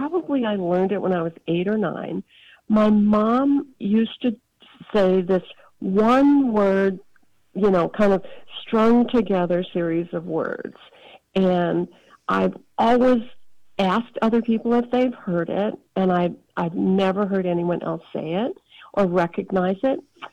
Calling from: Tucson, Arizona, United States; I'm calling from Tucson, Arizona.

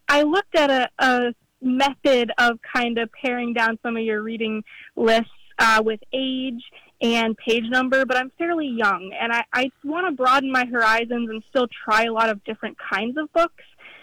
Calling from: Vermont, United States; I'm calling from Vermont.

